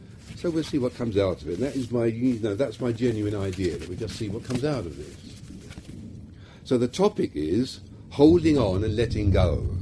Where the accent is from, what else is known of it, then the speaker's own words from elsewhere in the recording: London, United Kingdom; accent: London; because I speak English with a rather London accent.